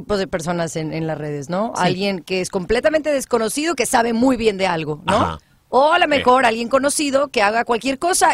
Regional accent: Jalisco, Mexico; Pero yo, por ejemplo, que soy de Jalisco, me gusta una carne que se llama carne en su jugo.

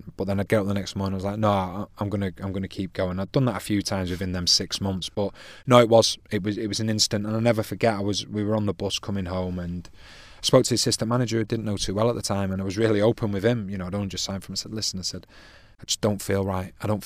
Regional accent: Altrincham, North West England, United Kingdom; I always promised my friends that, you know, my hometown club would be where I'd finish my career. And it was Altrincham.

